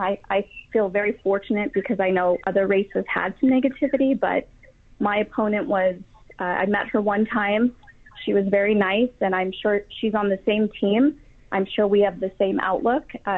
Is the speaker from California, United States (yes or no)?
no; Las Vegas, Nevada, United States; Well, to give you some background, I was born and raised in Las Vegas.